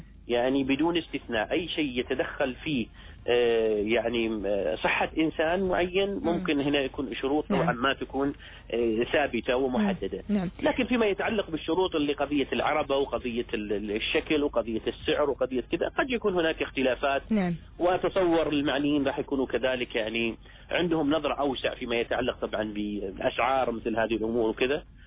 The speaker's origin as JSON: {"language": "Arabic", "country": "Oman", "said": "إحنا كلنا عمانيين"}